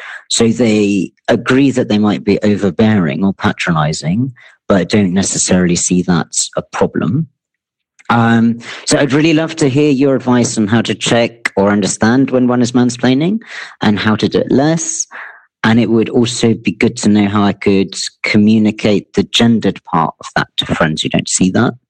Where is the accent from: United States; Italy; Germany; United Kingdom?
United Kingdom; I'm British